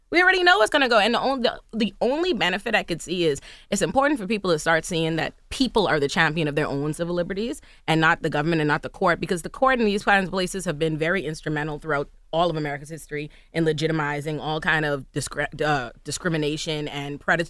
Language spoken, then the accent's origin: English; Bahamas; the Bahamas would literally disown me if I didn't mention that I was from the Bahamas while I'm on here. So shout out to my country.